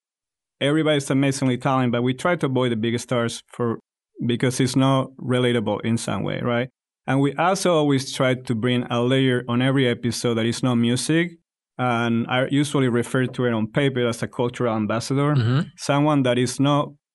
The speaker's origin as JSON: {"language": "English", "country": "Spain", "second_language": "English", "said": "Then Barcelona was a choice two ways. One is my home country. I'm not from Barcelona, but it was exciting for me to do it."}